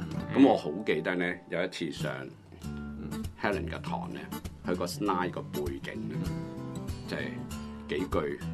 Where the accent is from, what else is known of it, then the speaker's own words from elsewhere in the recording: China; 其實嗰個概念咧喺嗰刻我哋中國人咧未有